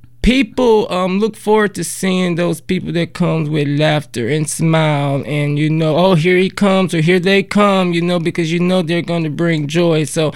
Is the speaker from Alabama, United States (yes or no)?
yes; Alabama, United States; Now, myself, I know a little bit about Jeff Sessions because I'm from Alabama, and he was too.